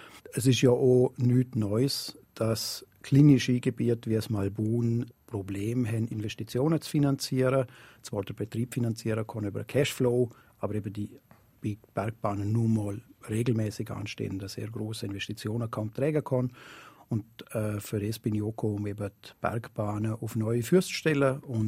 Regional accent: Liechtenstein; Also ich bin ja gebürtiger Liechtensteiner, bin ja da aufgewachsen, habe da Skifahren gelernt

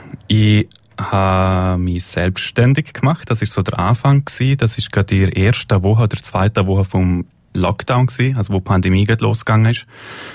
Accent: Eschen, Liechtenstein; Ich bin in Eschen aufgewachsen, habe 18 Jahre hier gewohnt.

